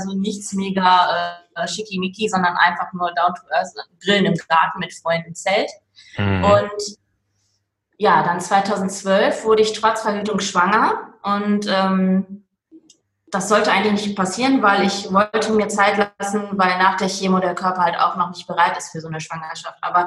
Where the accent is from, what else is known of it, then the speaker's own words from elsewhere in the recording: Duisburg, North Rhine-Westphalia, Germany; born there; now in Willich, Germany; bin 38 Jahre jung und komme aus dem schönen Willich am Niederrhein, gebürtig aber aus dem Ruhrport Duisburg. Hört man vielleicht manchmal auch noch ein bisschen.